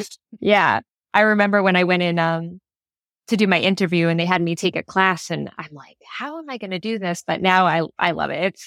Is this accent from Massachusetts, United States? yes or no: yes; Boston, Massachusetts, United States; now in Texas, United States; So, I'm from Boston.